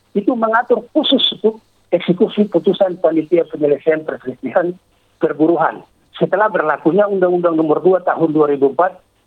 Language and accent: Indonesian; Papua, Indonesia; Hukum harus berlaku sama bagi semua pihak dari Sabang sampai Merauke, bukan hanya kepada saya sebagai orang Papua asli.